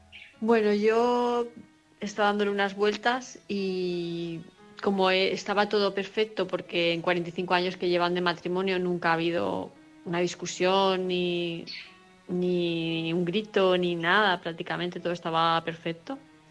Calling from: Palma, Balearic Islands, Spain; de Palma de Mallorca.

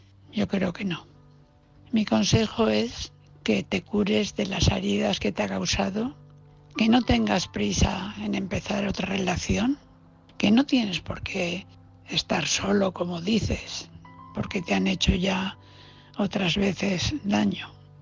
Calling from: Valencia, Valencian Community, Spain; de Valencia.

